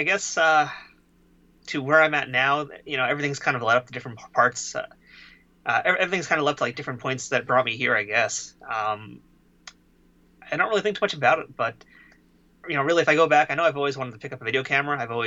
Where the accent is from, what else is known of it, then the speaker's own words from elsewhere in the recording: Queens, New York, United States; It's pretty fortunate that I was born here in Queens.